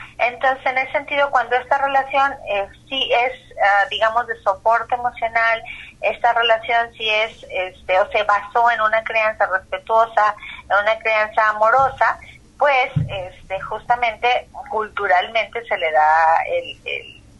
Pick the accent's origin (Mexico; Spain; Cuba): Mexico; si bien como mexicanos damos mucha prioridad a esta fecha